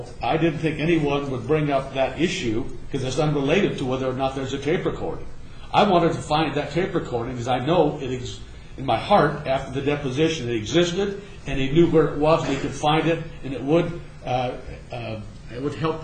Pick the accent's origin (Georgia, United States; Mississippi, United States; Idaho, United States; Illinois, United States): Idaho, United States; Idaho Falls; I'm from Idaho Falls.